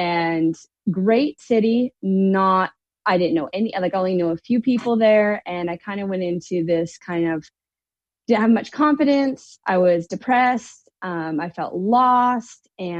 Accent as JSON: {"language": "English", "town": "McGrath", "region": "Alberta", "country": "Canada", "tie": "born or raised there", "moved": "as an adult", "lives_now": "Billings, United States", "said": "And we moved from my hometown of McGrath and where I was around my family."}